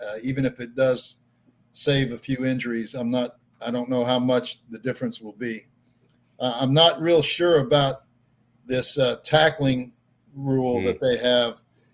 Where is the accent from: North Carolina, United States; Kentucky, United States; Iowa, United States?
Iowa, United States; But I grew up in Iowa on a cattle and hog farm, so we had our own steaks that we butchered ourselves.